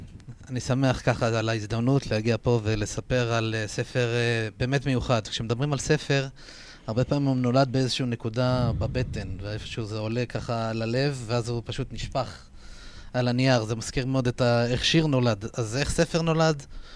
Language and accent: Hebrew; Acre, Northern District, Israel; also born or lived in Beersheba; אז אני גדלתי באקו, רוב ילדותי הייתה באקו, היגרתי לבאר שבע לתקופה של...